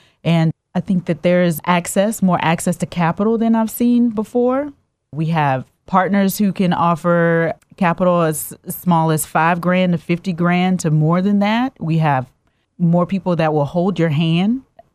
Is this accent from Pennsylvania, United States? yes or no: no; New Orleans, Louisiana, United States; also born or lived in Chatsworth, Georgia; Yes. Yes, I'm from New Orleans originally.